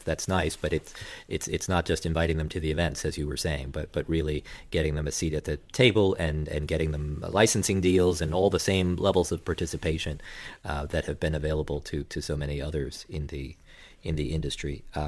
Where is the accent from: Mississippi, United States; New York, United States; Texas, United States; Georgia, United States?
New York, United States; I'm a New Yorker